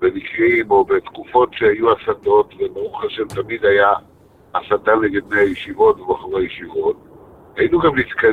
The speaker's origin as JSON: {"language": "Hebrew", "town": "Ramat Gan", "region": "Tel Aviv District", "country": "Israel", "tie": "born or raised there", "said": "אני נולדתי ברמת גן וגדלתי ברמת גן בתור בחור ישיבה"}